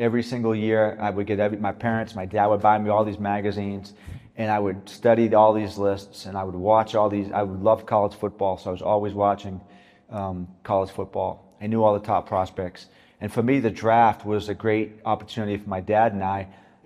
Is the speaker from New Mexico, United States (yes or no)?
no; Massachusetts, United States; Well, I grew up a football fan. You know, I grew up in Massachusetts